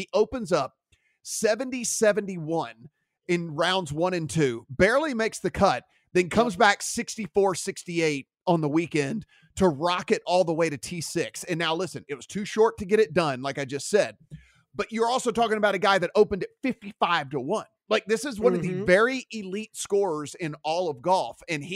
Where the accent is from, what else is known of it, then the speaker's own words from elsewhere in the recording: Louisiana, United States; when they find out I'm from Louisiana, they're like, oh, what about Mardi Gras?